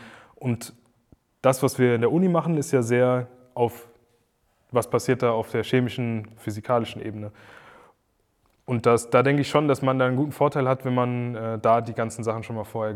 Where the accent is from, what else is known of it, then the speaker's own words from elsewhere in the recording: Giessen, Hesse, Germany; Also ich komme ja aus Gießen.